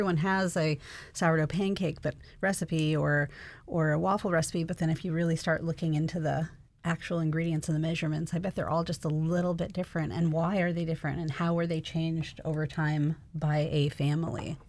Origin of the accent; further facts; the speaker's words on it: Anchorage, Alaska, United States; Well, I grew up in Anchorage, and so in the 50s and 60s, fresh fruit or fresh vegetables were a rarity.